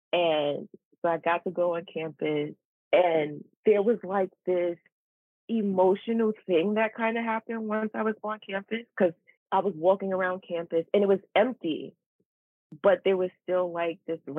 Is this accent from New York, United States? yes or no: yes; New York, United States; I'm from the East Coast, I'm from New York, but for some reason I always had this love for the West Coast.